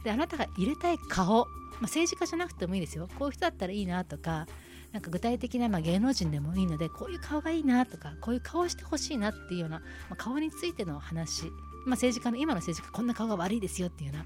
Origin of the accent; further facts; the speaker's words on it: Chiba, Japan; 私の実家は千葉なんですけども